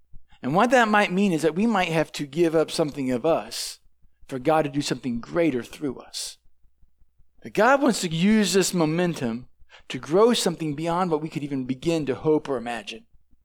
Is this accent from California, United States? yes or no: no; St. Louis, Missouri, United States; I did most of my growing up in the St. Louis area.